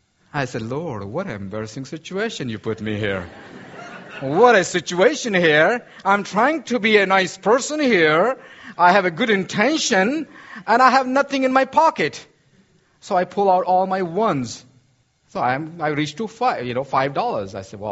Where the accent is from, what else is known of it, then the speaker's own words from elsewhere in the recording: India; English is a second language; I'm from India, so I really don't know exactly how to say every word, you know.